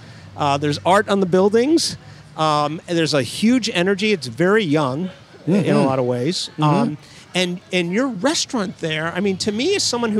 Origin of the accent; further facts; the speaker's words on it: Miami, Florida, United States; When I grew up in Florida in the 70s and 80s, early 80s, Florida, Miami area was pas